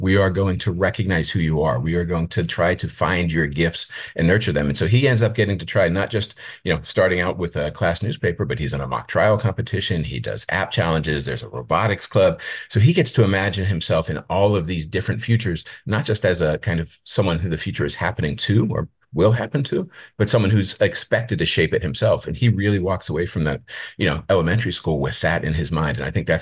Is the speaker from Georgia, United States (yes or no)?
no; Penn Hills, Pennsylvania, United States; I grew up outside of Pittsburgh in an inner ring suburb called Penn Hills. And this was in the 1970s and 80s when the community was still mostly white. My family's white, my teacher was white.